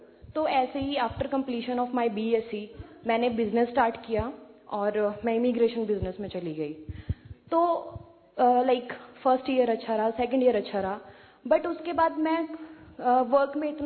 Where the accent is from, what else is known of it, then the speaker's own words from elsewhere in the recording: Chandigarh, India; चंडीगढ़ से आई हूँ।